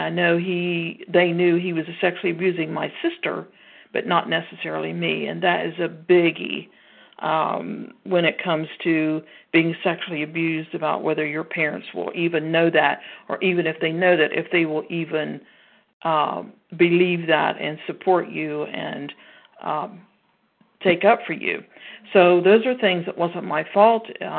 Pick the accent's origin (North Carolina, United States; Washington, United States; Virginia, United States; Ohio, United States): Ohio, United States; I'm from Ohio, southeastern Ohio.